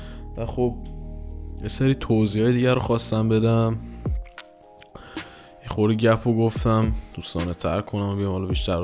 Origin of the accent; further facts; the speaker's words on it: Shiraz, Fars, Iran; moved away as an adult; now in Istanbul, Turkey; متولد 29 شهریور 1378 از شیراز هستم. به دنیا آمدم، الان هم یه چوده یک سال است که از ایران رفتم و دیگه خارج از ایران دارم فعالیتم انجام میدم، استانبول زندگی میکنم.